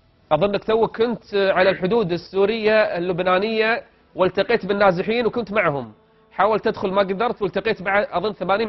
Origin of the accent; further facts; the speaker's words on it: Kuwait; عندنا في الكويت